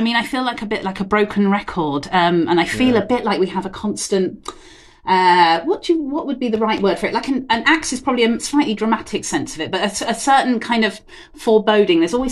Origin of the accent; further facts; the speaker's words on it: England, United Kingdom; And I, as an English person, was just like, what do you mean cherry flower honey?